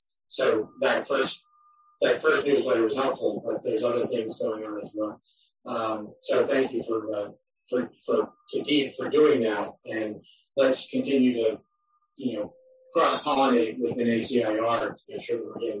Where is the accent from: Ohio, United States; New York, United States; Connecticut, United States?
Connecticut, United States; Guilford; also in my hometown in Guilford, there will be some changes as well.